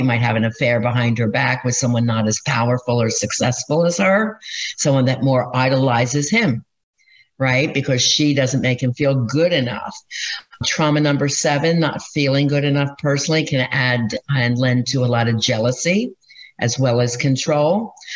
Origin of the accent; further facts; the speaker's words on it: Philadelphia, Pennsylvania, United States; Now, I'm from Philadelphia.